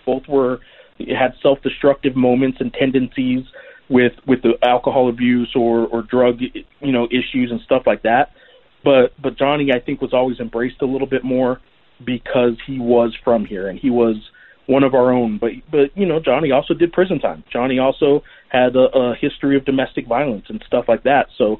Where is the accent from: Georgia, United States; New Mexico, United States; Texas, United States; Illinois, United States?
New Mexico, United States; Born and raised in New Mexico, I couldn't even tell you.